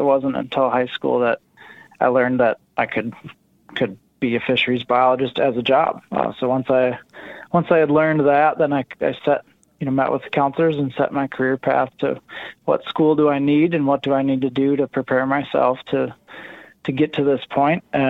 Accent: West Bend, Wisconsin, United States; I grew up in West Bend fishing the Milwaukee River, mostly for smallmouth bass. And then we had a family place up north in northern Wisconsin.

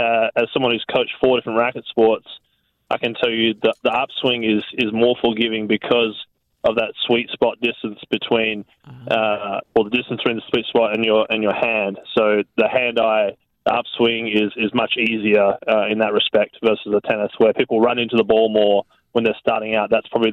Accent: Perth, Western Australia, Australia; now in United States; Yeah, I'm from Perth, Western Australia originally, but I've lived in the U.S. for 15 years.

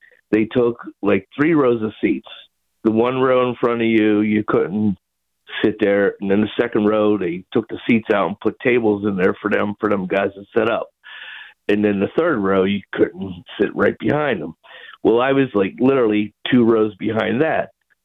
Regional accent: Uniontown, Pennsylvania, United States; I'm out from Uniontown.

